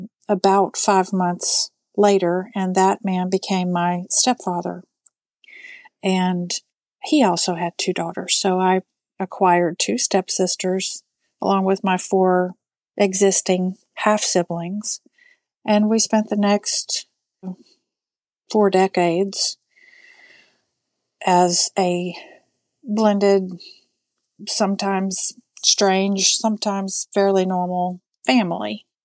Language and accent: English; Lake Charles, Louisiana, United States; born there; I was born in Lake Charles, Louisiana in June of 1969 to my mom's second marriage.